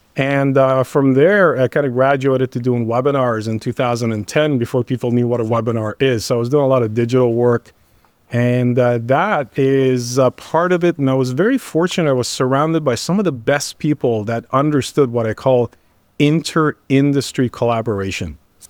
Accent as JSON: {"language": "English", "country": "Canada", "tie": "born or raised there", "moved": "as an adult", "lives_now": "United States", "said": "I grew up in Canada. So if a boot slips out, I apologize in advance. Been in the U.S. 22 years, and I became a citizen about a year ago"}